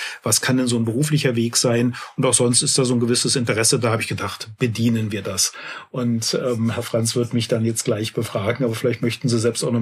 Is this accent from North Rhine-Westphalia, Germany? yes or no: no; Rhineland-Palatinate, Germany; moved away; ich bin 54 Jahre alt. Ich komme ursprünglich, das darf man ja im Saarland gar nicht so sagen, ich komme aus der Pfalz, aber bin hier jetzt inzwischen seit gut 7 Jahren im Saarland wirklich heimisch geworden